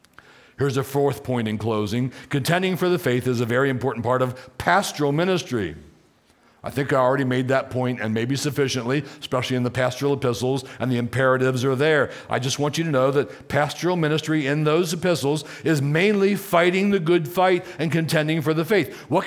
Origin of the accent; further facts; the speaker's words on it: Maryland, United States; also born or lived in Riverside, United States; So I'm from Maryland. My wife Debbie's from Virginia. But in 1985, we moved to Southern California, Riverside, California, to be exact.